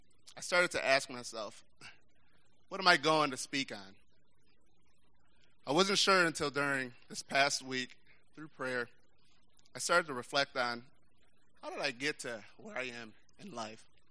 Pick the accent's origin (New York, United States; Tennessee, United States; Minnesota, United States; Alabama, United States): New York, United States; I was raised back in New York attending a Boys and Girls Club when I was in elementary school and middle school.